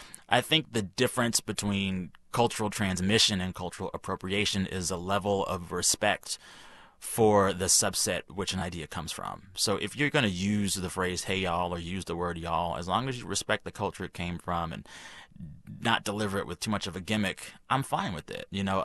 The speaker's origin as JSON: {"language": "English", "region": "Texas", "country": "United States", "said": "Yeah, I mean, so I'm Black and I'm Texan and I'm Southern, I guess, as well."}